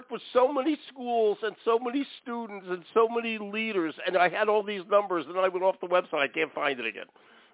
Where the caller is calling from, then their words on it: Cornish, Maine, United States; I am calling in from my studio, but the studio is in my house in Cornish, Maine.